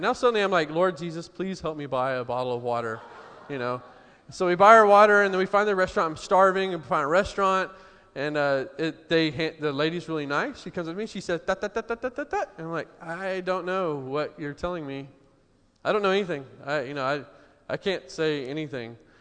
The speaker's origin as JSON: {"language": "English", "town": "Houston", "region": "Texas", "country": "United States", "said": "and I'm from Houston. There's no winter"}